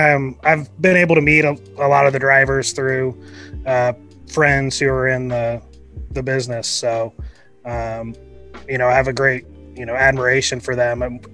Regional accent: Indianapolis, Indiana, United States; So I'm from Indianapolis. I live less than a mile from the Motor Speedway here in Indianapolis.

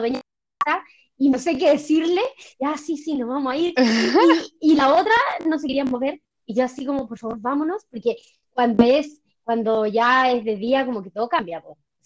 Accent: Santiago, Santiago Metropolitan Region, Chile; nosotros somos todos de Santiago

